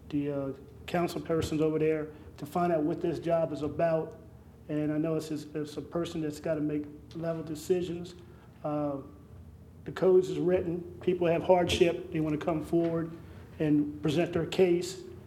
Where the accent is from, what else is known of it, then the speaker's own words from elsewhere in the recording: Lewes, Delaware, United States; Born and raised Sussex County down in Lewis, Delaware.